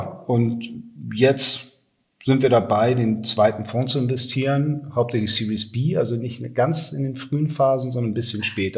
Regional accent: Hamburg, Germany; Ja, also bin Hamburger jung, 45 Jahre alt, habe in London studiert.

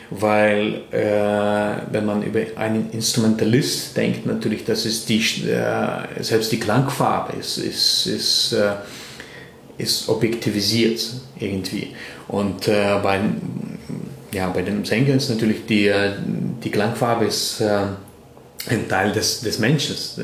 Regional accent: Lithuania; moved away; Ich bin ja eben in Litauen aufgewachsen und das ist eine Kultur, die ja sehr viel mit Singen zu tun hat.

